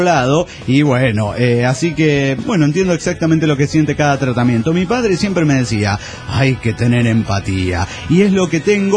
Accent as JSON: {"language": "Spanish", "town": "León", "region": "Guanajuato", "country": "Mexico", "said": "de León, Guanajuato, México."}